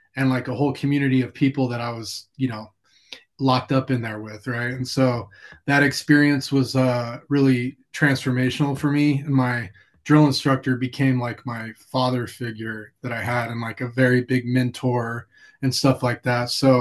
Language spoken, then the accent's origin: English; Corpus Christi, Texas, United States; And I grew up in South Texas, in a place called Corpus Christi. And then my grandparents and my mom's family lived 2 hours south in South Padre Island, which is a big spring break spot and close to the border of Mexico. So that's where I grew up down there.